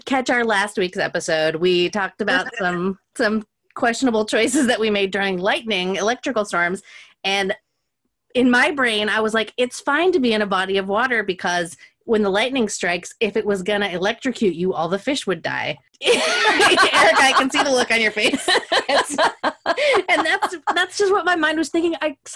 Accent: Logan, Utah, United States; So growing up in Logan in the late 80s, early 90s, there was very much like the whole nation was in the grip of that whole satanic panic thing.

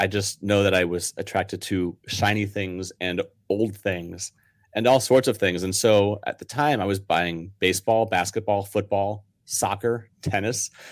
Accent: St. Louis, Missouri, United States; even though I was from St. Louis and we had a team that left and another team that left

